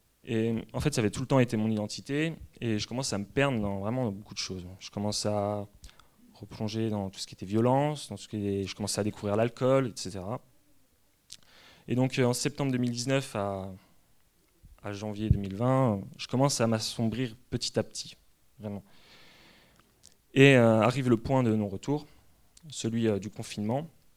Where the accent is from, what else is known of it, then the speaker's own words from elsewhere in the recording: Pays de la Loire, France; je viens de Vendée. Voilà. On dit que je suis souvent chauvin avec la Vendée, mais c'est pas vrai.